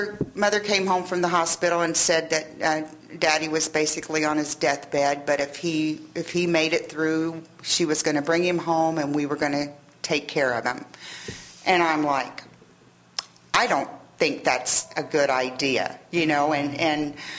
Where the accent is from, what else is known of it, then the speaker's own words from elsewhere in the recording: Henderson, Kentucky, United States; I grew up in Henderson. I went to grade school and high school in Henderson and college in Owensboro.